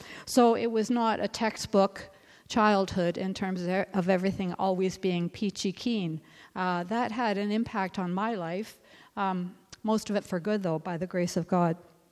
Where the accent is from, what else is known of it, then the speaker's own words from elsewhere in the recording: Toronto, Ontario, Canada; born there; I hate to admit it, but I was born in Toronto.